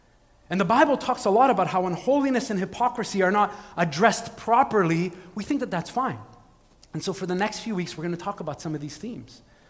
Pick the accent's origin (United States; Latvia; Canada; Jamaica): Canada; Montreal, Quebec; Okay, I'm from St. Michel.